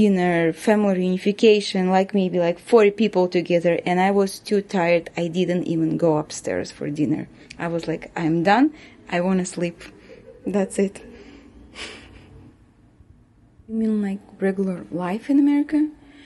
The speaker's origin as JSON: {"language": "English", "country": "Azerbaijan", "tie": "born or raised there", "also_born_or_lived": "Turkmenistan", "said": "I was born in Turkmenistan, which is former Soviet Union country, and I think I was 2 years old, or maybe 3 or 4, when we moved to Azerbaijan. I lived there for a while and I went to school there"}